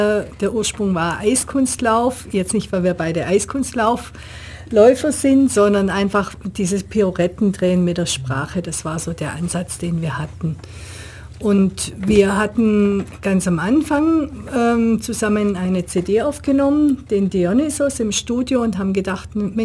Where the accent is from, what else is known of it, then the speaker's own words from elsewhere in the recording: Ulm, Baden-Württemberg, Germany; Ich bin gebürtige Ulmerin, schon immer in Ulm und werde wahrscheinlich auch immer in Ulm bleiben.